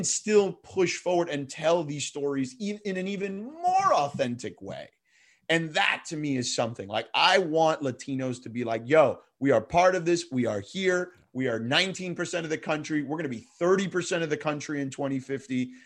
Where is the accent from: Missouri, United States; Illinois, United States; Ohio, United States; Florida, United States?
Florida, United States; Miami; You know, I grew up in Miami.